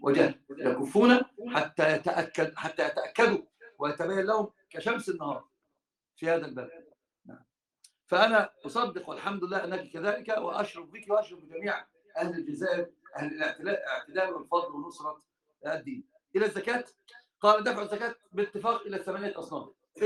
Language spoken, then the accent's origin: Arabic; Upper Egypt, Egypt; واحنا معنا في الصعيد كلهم حته